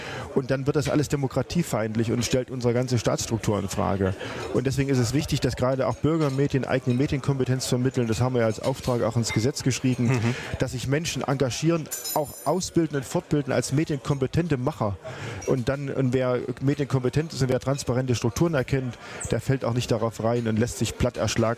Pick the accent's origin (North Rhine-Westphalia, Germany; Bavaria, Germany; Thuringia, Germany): Thuringia, Germany; Apolda; Ich komme aus Apolda.